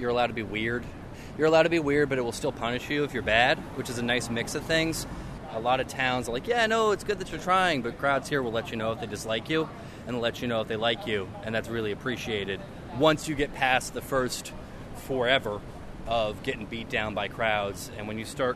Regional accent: Maryland, United States; I'm from Maryland. I drive up here.

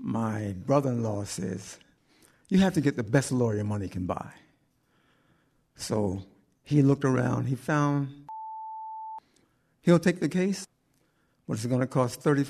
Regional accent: Delaware, United States; Now, we're from Delaware.

